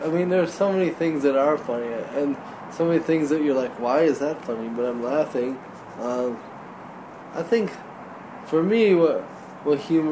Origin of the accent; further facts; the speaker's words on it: St. Paul, Minnesota, United States; born or raised there; also born or lived in Cameroon